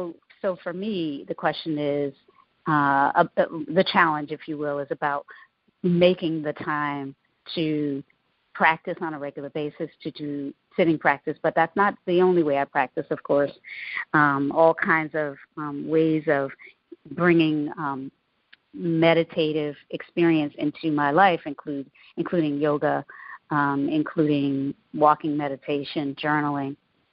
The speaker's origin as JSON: {"language": "English", "region": "the South", "country": "United States", "tie": "born or raised there", "said": "I grew up in the South, in the United, in the Southern United States. Was born in 1967"}